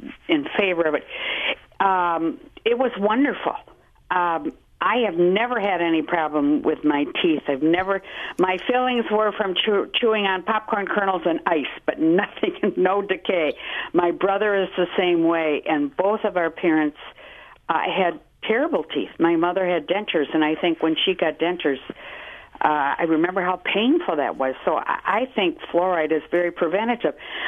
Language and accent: English; Grand Rapids, Michigan, United States; born there; now in Elm Grove, United States; I was born in 1939 in Grand Rapids, Michigan, and they were one of the first cities to have fluoride.